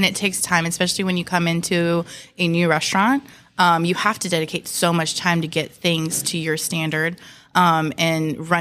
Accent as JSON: {"language": "English", "town": "Williamsburg", "region": "Virginia", "country": "United States", "said": "I'm from Williamsburg, Virginia, the Gabriel Archer Tavern. And I was 21. So in Virginia, you have to be 21"}